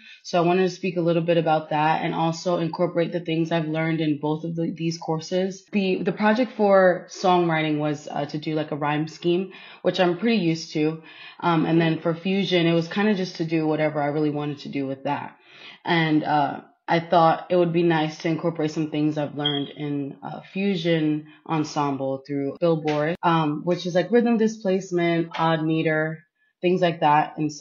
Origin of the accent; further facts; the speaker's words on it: New Jersey, United States; now in Chicago, United States; I'm originally from Jersey, but I started off my college career in a state school